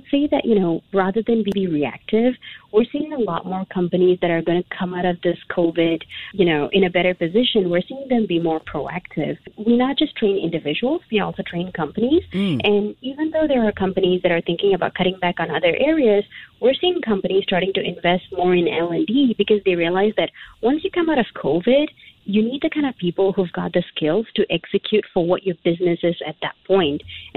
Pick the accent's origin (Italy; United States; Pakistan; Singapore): Singapore; when we were growing up in Singapore